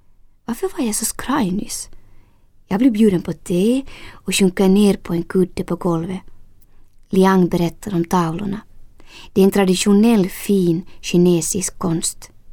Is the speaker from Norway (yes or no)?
no; Finland; När jag berättar att jag kommer från Finland kläcker han utan att blinka ur sin fras på finska.